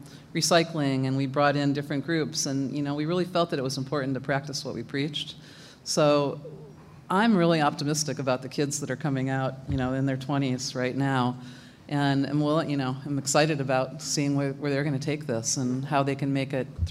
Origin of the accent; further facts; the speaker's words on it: Ohio, United States; I came from Ohio, so I modeled Maker Faire after the Lorain County Fair because I love going to the fair as a child.